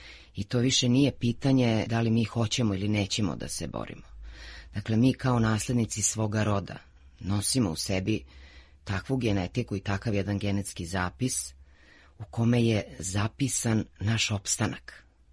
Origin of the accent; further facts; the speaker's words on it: Lajkovac, Kolubara District, Serbia; ja dolazim iz Lajkovca, odakle je krenula Kolubarska bitka.